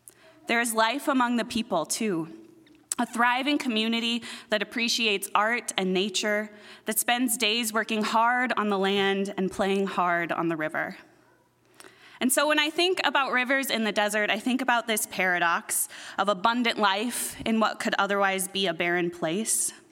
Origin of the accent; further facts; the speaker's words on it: Wenatchee, Washington, United States; Located on the eastern side of the Cascades and technically caught in the mountain's rain shadow, my hometown of Wenatchee has a climate categorized just below a desert as a semi-arid shrub steppe